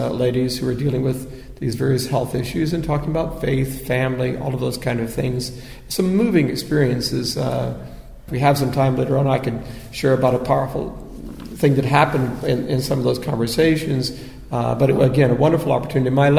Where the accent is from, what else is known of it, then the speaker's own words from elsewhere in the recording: Missouri, United States; I come from Southeast Missouri.